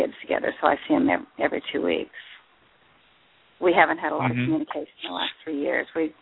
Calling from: Indiana, United States

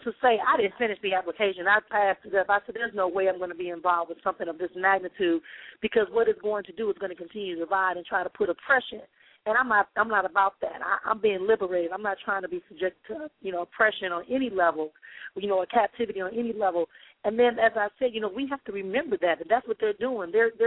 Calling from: Wisconsin, United States; I'm calling from Wisconsin, and I don't have a comment.

